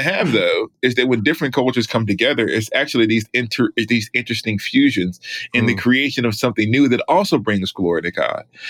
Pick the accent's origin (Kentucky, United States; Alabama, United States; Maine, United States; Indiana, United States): Alabama, United States; Oh, I'm from Alabama. I don't know what you're talking about.